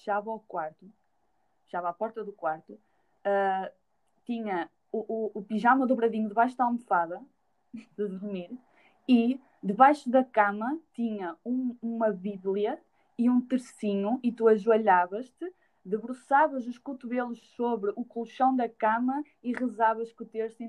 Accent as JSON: {"language": "Portuguese", "town": "Esposende", "region": "Braga", "country": "Portugal", "said": "tenho 24 anos, sou mais bonita que a Joana Fonseca, sou de Esposende"}